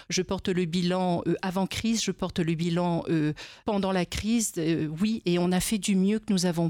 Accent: France; Nous sommes français, nous restons français

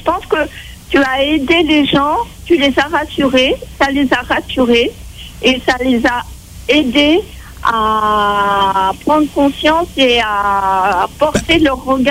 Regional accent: Raiatea, Leeward Islands, French Polynesia; alors que nous, on est de Raiatea, mais si on est déjà à Tahiti, c'est la porte à côté.

